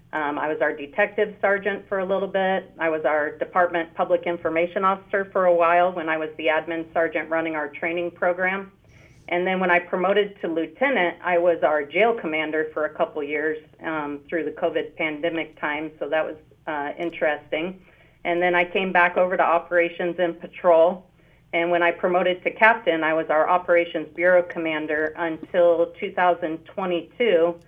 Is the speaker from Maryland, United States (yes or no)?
no; California, United States; So I grew up in Calaveras County, graduated from Calaveras High School.